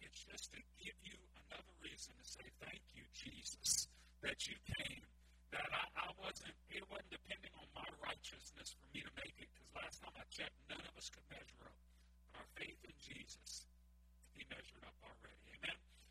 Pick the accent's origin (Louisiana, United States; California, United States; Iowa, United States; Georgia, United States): Louisiana, United States; Now, I'm a Cajun, and most of you are as well.